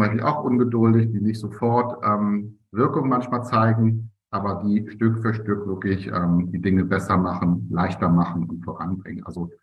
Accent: Berlin, Germany; also born or lived in Bremen / Hamburg; now in Kiel, Germany; ich bin hier in Kiel, ich komme ja aus Berlin ursprünglich, habe über Bremen-Hamburg einen Weg gemacht, bin jetzt hier in Kiel, was erstmal eine ganz, ganz tolle Lage ist. Wir sind da oben rechts auf der Karte, direkt an der Ostsee

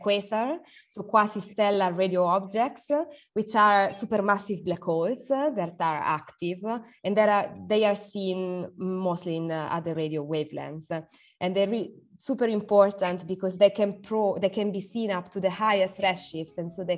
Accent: Perugia, Umbria, Italy; also born or lived in Bologna / Netherlands; I grew up in Perugia, so I come from the very center of Italy, and then I moved around, passing from Bologna, then moving to the Netherlands, and then coming back to Italy in 2019.

